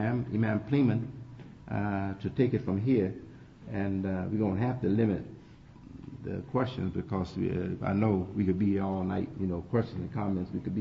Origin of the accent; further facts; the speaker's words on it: Chicago, Illinois, United States; We're from Chicago. We love the weather today.